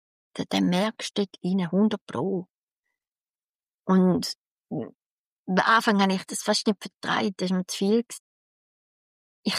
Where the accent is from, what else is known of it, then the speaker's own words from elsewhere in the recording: St. Gallen, Switzerland; Für mich, als St. Galler, ist das natürlich, bei uns hat es das nicht so gegeben.